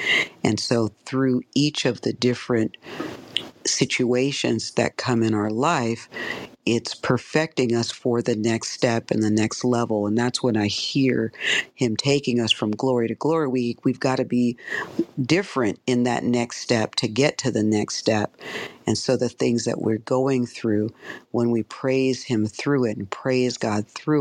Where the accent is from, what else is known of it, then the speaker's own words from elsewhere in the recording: Tacoma, Washington, United States; And I am hailing from Tacoma, Washington.